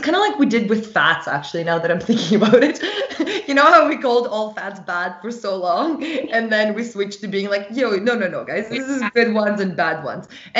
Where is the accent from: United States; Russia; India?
Russia; now in Vancouver, Canada; the way I was raised in Russia and the way I was raised, cannabis was drugs. It was just like a big no-no for me. And I moved to Vancouver